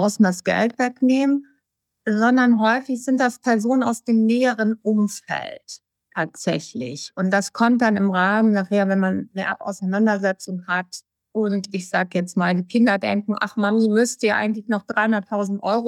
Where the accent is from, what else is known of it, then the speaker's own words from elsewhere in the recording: Hamm, Germany; Ich komme ja aus Norden, aus Hamm, und bin schon im Säuglingsalter nach Sylt gefahren.